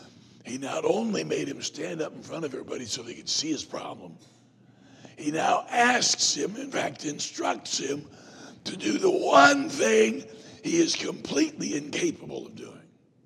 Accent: South Carolina, United States; born there; I was born in South Carolina. I was sentenced to Michigan as a young man.

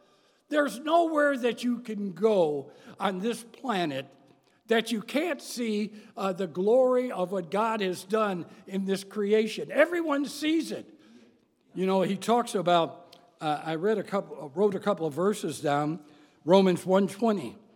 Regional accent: Chicago, Illinois, United States; you know, I'm from the Chicago area. They don't have any mountains in Chicago.

